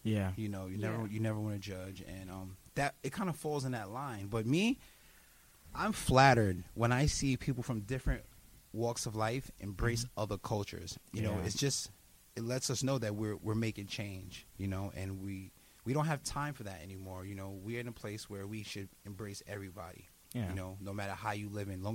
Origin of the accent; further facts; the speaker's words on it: Harlem, New York, United States; We grew up in Harlem at the time where it's like a lot of abandoned buildings. Those abandoned buildings were our playgrounds.